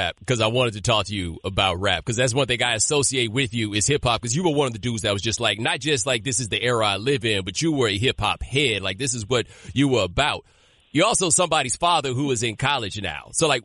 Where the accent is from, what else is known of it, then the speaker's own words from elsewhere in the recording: the South, United States; Because I'm from the South, and y'all talk bad about our music.